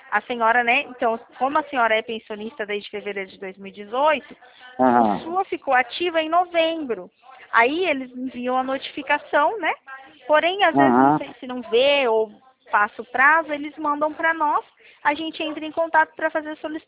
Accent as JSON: {"language": "Portuguese", "region": "Rio de Janeiro", "country": "Brazil", "also_born_or_lived": "interior of São Paulo", "said": "Eu sou do Rio de Janeiro, mulher."}